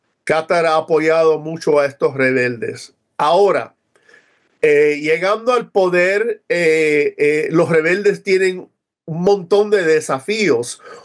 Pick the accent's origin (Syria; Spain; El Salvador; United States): Syria; somos sirios